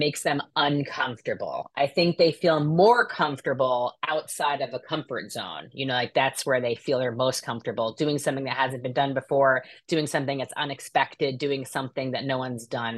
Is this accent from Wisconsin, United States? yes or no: no; New York, United States; You know, as a New Yorker, I was the typical New Yorker that was like, I'm never leaving New York.